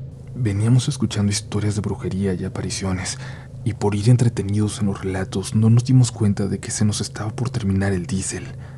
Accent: Monclova, Coahuila, Mexico; Soy del municipio de Monclova, Coahuila, una ciudad no tan grande al norte de México.

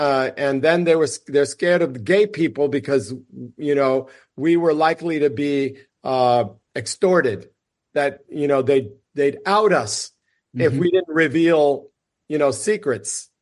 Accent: United States; born there; She was from Cuba and I was born in the United States.

